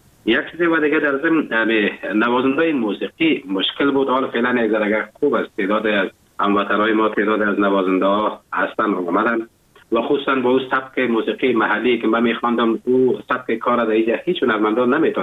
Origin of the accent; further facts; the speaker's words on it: Afghanistan; now in Germany; این همی بود که وقتی که من اروپا آمدم، آلمان آمدم